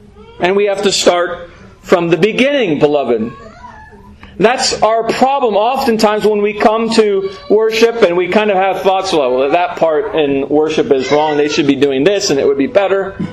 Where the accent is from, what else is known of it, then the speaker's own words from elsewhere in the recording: United States; And so we like innovation. We're American, so we like innovation.